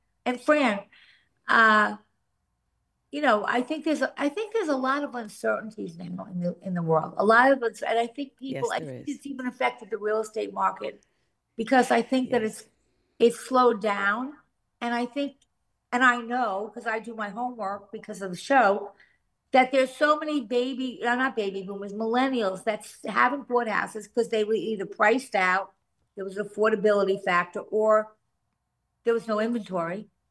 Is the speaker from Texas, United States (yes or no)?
no; Long Island, New York, United States; I came from Long Island, and basically the suburbs